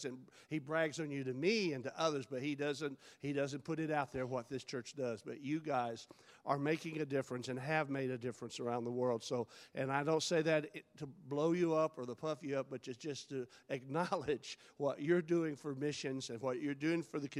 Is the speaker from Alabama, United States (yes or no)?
yes; Alabama, United States; now in Missouri, United States; I'm from the South. I'm from Alabama. I live in Missouri, but I'm from Alabama. And you know, Pastor, we talk slow in Alabama, and we sing fast.